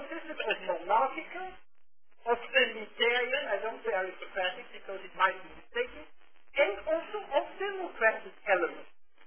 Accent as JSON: {"language": "English", "region": "Tyrol", "country": "Austria", "said": "where I come from the Austrian Tyrol, we had four estates"}